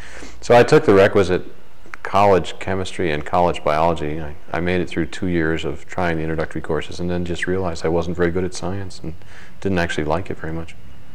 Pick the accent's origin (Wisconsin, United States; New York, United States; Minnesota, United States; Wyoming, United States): New York, United States; Scotia; I was born and raised in Schenectady, New York, in a little suburb of Schenectady across the Mohawk River from it called Scotia, which means Scotland.